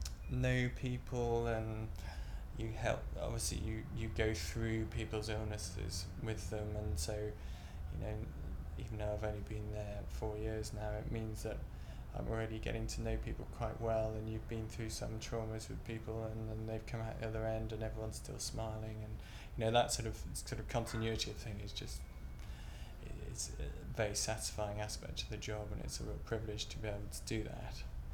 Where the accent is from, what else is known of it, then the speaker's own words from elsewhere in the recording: Bristol, South West England, United Kingdom; Bristol. Yeah, and so I had big plans to go around the country with my job, and then found after a few years that I was liking the part of the world which I came up